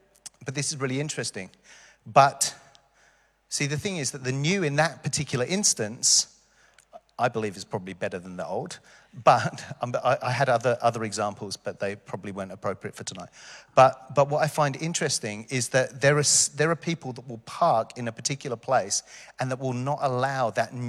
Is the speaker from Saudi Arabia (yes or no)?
no; London, United Kingdom; obviously I was from London